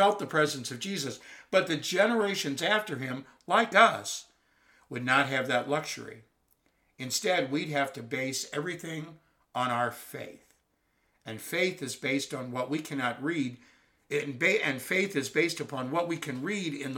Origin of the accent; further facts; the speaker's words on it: Missouri, United States; I was born and raised in Missouri, and the unofficial motto for the state are two words, show me.